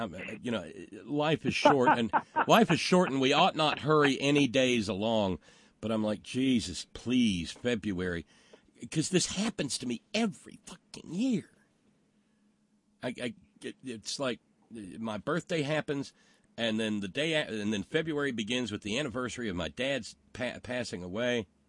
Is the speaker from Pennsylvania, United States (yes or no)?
no; West Virginia, United States; He asked me, he said, where are you from? And I told him West Virginia